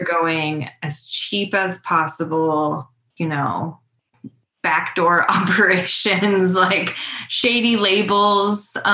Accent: California, United States; So I grew up in California, and when I was little, my mom was a single mom.

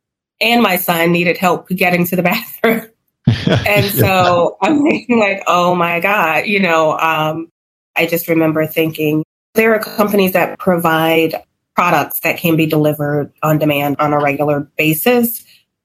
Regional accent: Chicago, Illinois, United States; I was born and raised in Chicago, attended college in Columbia, Missouri, Mizzou, go Tigers.

